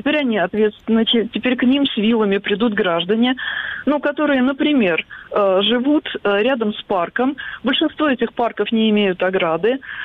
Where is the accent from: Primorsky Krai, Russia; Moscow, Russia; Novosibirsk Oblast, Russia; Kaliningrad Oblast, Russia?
Kaliningrad Oblast, Russia; Kaliningrad; в Калининграде, откуда я родом